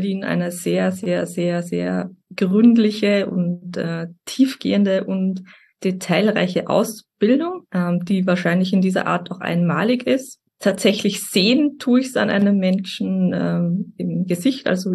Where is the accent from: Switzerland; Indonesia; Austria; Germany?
Austria; Ich komme aus Österreich